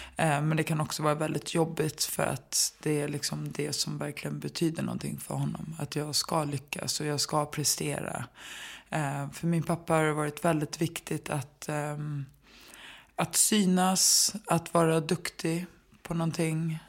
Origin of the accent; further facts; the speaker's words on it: Stockholm, Stockholm County, Sweden; Jag är uppvuxen i liksom Enskededalen som är som... ja, det är ju lägenheter som uppbyggda som små gårdar.